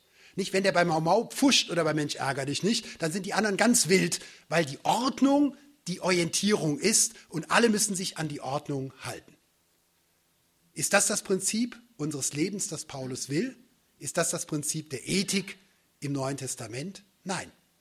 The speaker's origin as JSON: {"language": "German", "region": "Northern Germany", "country": "Germany", "said": "bin ich nach Ulbach gekommen und habe da in der Stunde gepredigt, als 19-Jähriger, als Schüler und fiel fast als Norddeutscher von der Stange"}